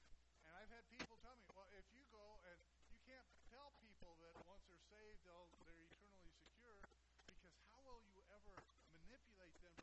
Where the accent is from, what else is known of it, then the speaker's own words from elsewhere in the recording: California, United States; well, I'm from Southern California, so we caught moths.